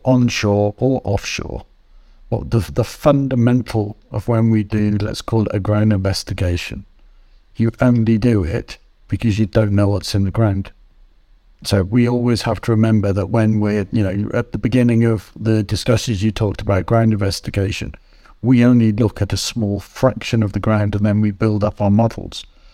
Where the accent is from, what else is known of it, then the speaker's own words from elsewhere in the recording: West Midlands, United Kingdom; also born or lived in North East England; So I've lived in two areas that are a great industrial legacy. So I'm from Shropshire, which is the home of the Industrial Revolution.